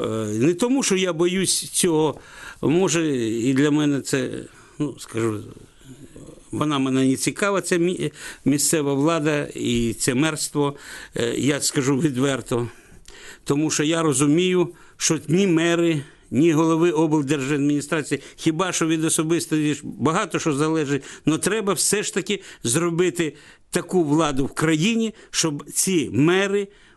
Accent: Mariupol, Donetsk Oblast, Ukraine; born there; Я народився в Маріуполі. Грек за походженням, і місце має таке грецьку назву.

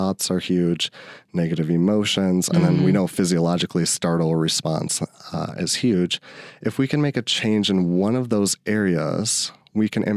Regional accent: Minnesota, United States; So back when I was in high school, and I grew up in Minnesota, each high school had their own tradition

